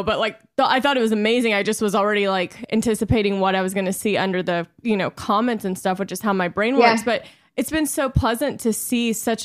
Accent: Louisiana, United States; but I'm from Louisiana. This is not going to go over well.

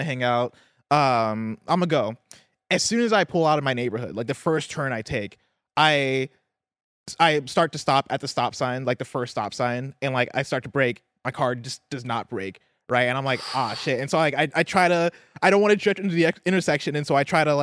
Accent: Midwest, United States; also born or lived in Seattle; the first time it snowed when I lived in Seattle, I had so much hubris because I'm from the Midwest, so I was like, oh dude, I know how to drive in the snow.

